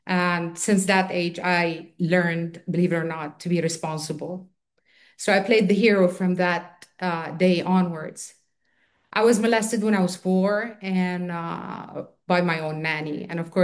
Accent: Saudi Arabia; he came back to my hometown in Saudi Arabia

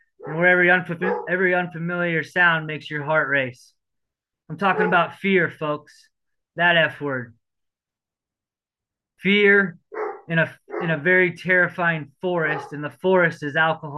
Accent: Omaha, Nebraska, United States; And I am an alcoholic from Omaha, Nebraska.

